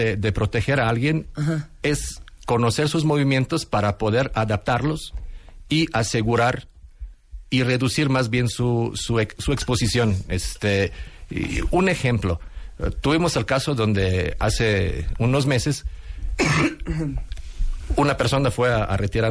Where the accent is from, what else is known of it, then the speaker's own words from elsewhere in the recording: Serbia; now in Mexico; en el año 2003, de mi ex país, porque ya soy nacionalizado mexicano, ¿verdad?